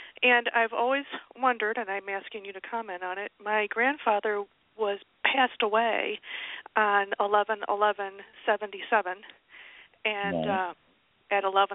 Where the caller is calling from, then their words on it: Michigan, United States; I'm calling from Michigan.